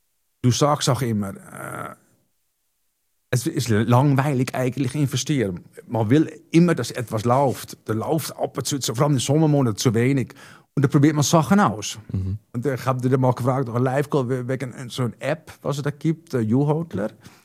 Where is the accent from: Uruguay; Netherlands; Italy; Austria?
Netherlands; German is a second language; Ich habe durch das ein bisschen auch als Niederländer